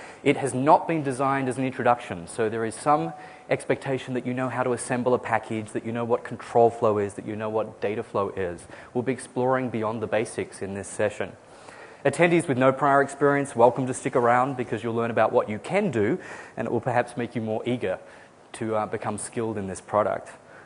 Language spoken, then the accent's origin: English; Australia; now in United States; I am Australian. I've been living in the US for the past 4 years, so my accent is a little confused.